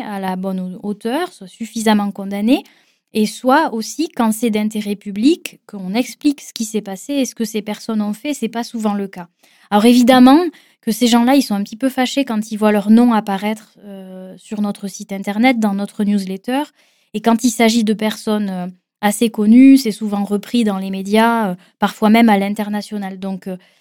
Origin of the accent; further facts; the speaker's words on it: Southern France, France; je viens d'une famille dont j'ai grandi en France, dans le Sud, comme ça ne s'entend pas.